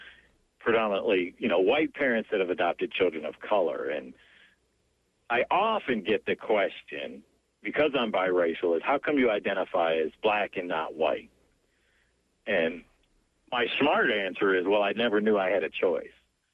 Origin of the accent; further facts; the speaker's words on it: Detroit, Michigan, United States; so I grew up in Detroit surrounded by kids that look like me.